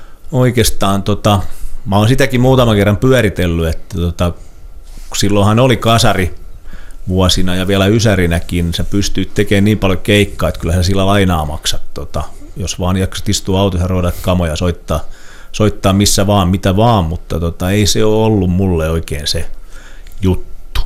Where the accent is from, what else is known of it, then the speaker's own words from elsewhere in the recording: Vaasa, Ostrobothnia, Finland; Mä oon ihan paljasjalkainen vaasalainen